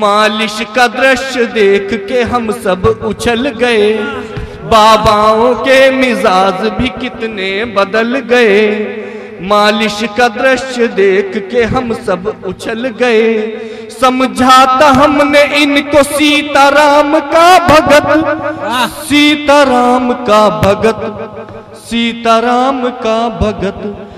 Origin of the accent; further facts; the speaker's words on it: Shahjahanpur, Uttar Pradesh, India; मैं भी शाहजहांपुर से आता हूँ, मैं जानता हूँ शाहजहांपुर किसकी धरती है